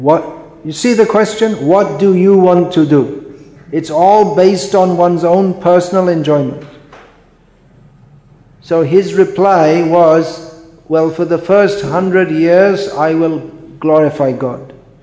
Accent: India; I'm born in India and... I'll die in India, and I'm Indian

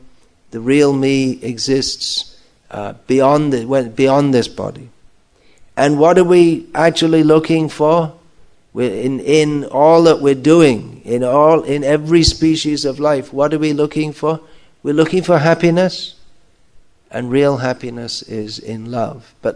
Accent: England, United Kingdom; I was raised in England, in this lifetime, in a culture where there was no, at that time, there was no widespread concept of reincarnation.

